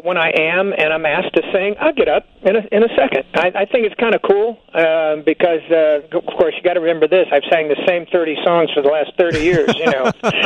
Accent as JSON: {"language": "English", "region": "California", "country": "United States", "tie": "born or raised there", "also_born_or_lived": "Nevada", "said": "since I was raised in California, spent 20 years in Nevada"}